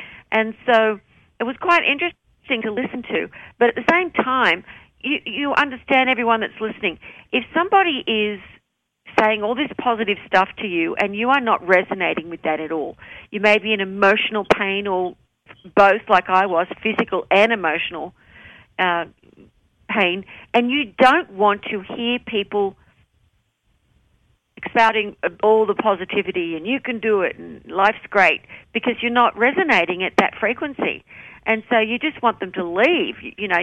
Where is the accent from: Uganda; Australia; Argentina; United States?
Australia; I'm an Australian young singer, and I don't care, you know, how the men of America made money.